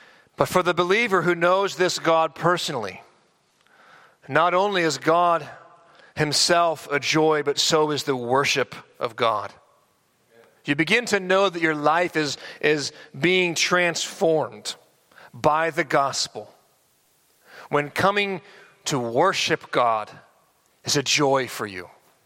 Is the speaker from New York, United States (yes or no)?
no; San Diego, California, United States; We grew up in San Diego together.